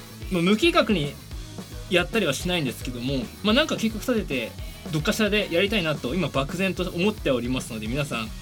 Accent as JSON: {"language": "Japanese", "town": "Suginami", "region": "Tokyo", "country": "Japan", "tie": "born or raised there", "said": "僕の地元は、杉並区なんですけどね"}